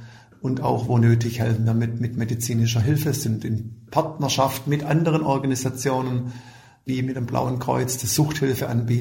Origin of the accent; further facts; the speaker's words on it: Germany; born there; also born or lived in Brazil; ich bin in Deutschland geboren, 55 Jahre und verheiratet, fast 30 Jahre.